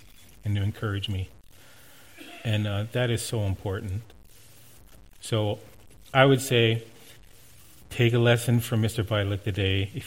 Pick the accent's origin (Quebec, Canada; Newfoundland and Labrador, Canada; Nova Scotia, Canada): Newfoundland and Labrador, Canada; it just felt so normal growing up in Newfoundland doing that, you know.